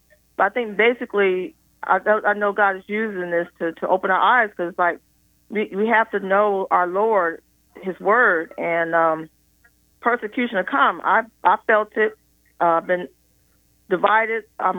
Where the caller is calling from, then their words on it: Durham, North Carolina, United States; I'm calling from Durham.